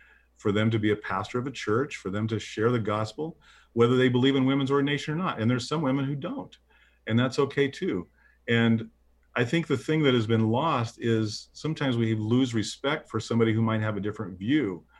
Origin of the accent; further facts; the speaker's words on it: Midwest, United States; You know, I'm a Midwesterner, yeah. And I'm a pretty conservative Midwestern guy.